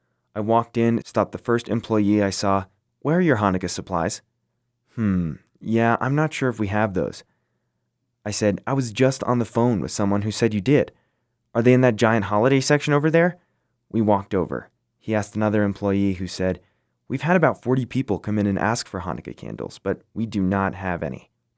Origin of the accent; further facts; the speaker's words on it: New Jersey, United States; I'm from New Jersey, where any CVS, Market, or Five and Dime would have this stuff. Then I thought, wait, I only have an hour, and this isn't Jersey.